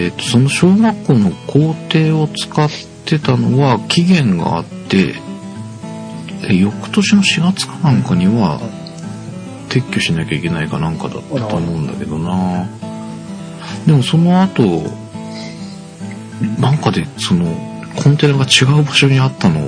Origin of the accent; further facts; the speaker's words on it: Miyagi, Japan; だから地元の宮城のことに関してはまだこっちに比べればもちろん入るんだけど